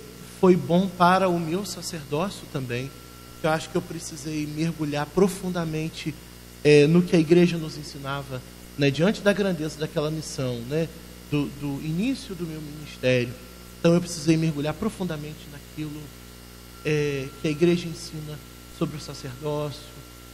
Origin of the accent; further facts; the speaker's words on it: Campos dos Goytacazes, Rio de Janeiro, Brazil; Eu sou natural de Campos, né, uhum, da sede da nossa diocese.